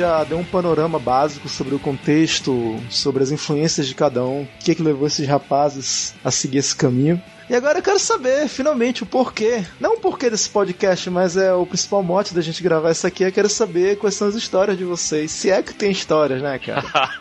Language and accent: Portuguese; Manaus, Amazonas, Brazil; Eu mais ainda, porque eu sou de Manaus, eu sou do norte do país.